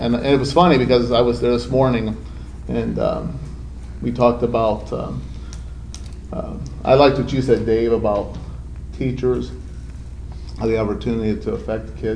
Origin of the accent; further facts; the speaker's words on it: Norton, United States; growing up in Norton, there was an old gym teacher called Mr. Ali